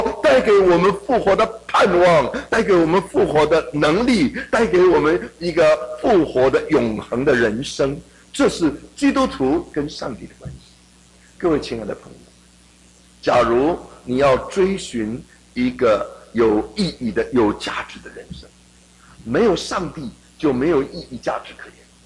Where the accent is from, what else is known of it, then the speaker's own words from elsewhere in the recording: China; 我们中国人过年的时候，不是在门上、窗上、柜子上都贴一个符